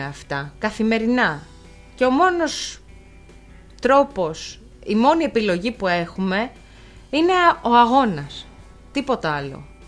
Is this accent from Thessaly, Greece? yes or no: yes; Thessaly, Greece; η καταγωγή μου να είναι από τη Θεσσαλία